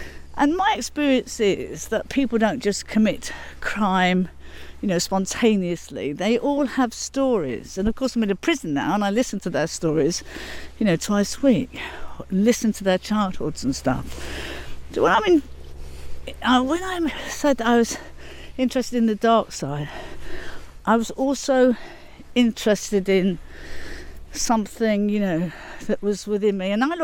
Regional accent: Leicester, East Midlands, United Kingdom; I was the youngest of three growing up in Leicester

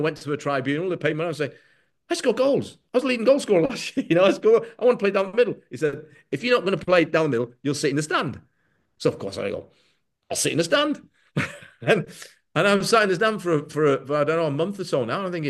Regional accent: Stockport, North West England, United Kingdom; from where I started off at Stockport, it was just like, oh, it's just pure pleasure to play for my hometown.

